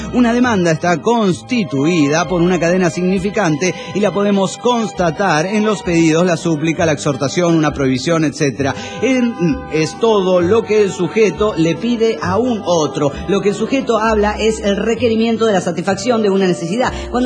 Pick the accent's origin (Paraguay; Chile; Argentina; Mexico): Mexico; del México.